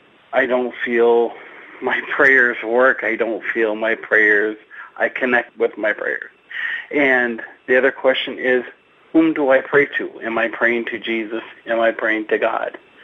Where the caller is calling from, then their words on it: Whittier, California, United States; I'm calling from Whittier, California, and I have a couple questions.